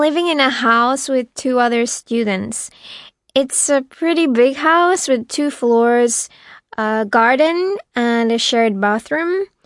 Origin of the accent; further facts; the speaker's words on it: Romania; English is a second language; I'm from Romania, so I think we live in a pretty international house.